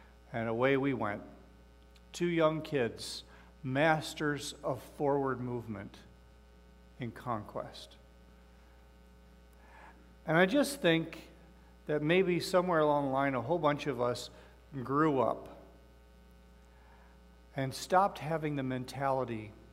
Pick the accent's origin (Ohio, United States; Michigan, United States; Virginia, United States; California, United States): Ohio, United States; I grew up in Northeast Ohio, and so at a Cleveland TV station, every Saturday afternoon was Superhost Mad Theater.